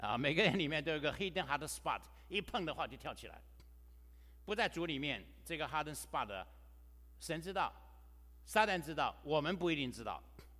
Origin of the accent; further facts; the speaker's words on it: Taiwan; 我和我哥哥两个人是陪他睡觉的，我父母亲带着四个弟弟在另外一个房间睡觉，另外一个房子因为我们是榻榻米，在台湾的榻榻米